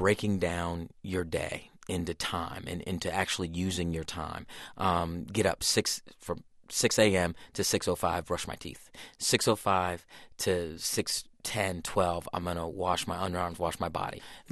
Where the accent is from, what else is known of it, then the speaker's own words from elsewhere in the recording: Iowa, United States; born there; I was born in Iowa, and my grandfather had a farm in Iowa, and it was in Fort Madison, Iowa, where there was a prison.